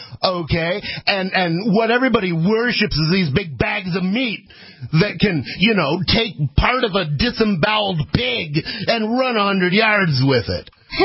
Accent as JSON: {"language": "English", "town": "Ann Arbor", "region": "Michigan", "country": "United States", "tie": "born or raised there", "said": "because I grew up in Ann Arbor, Michigan."}